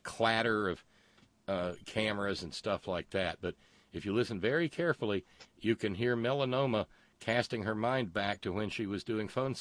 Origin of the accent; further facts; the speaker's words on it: Queens, New York, United States; I grew up in Forest Hills in the borough of Queens. Am I a hillbilly or a borough billy? I'm so confused. I just thought of myself as a New Yorker.